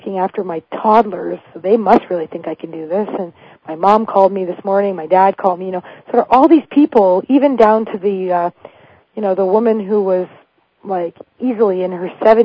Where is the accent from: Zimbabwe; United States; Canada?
Canada; And I'm Canadian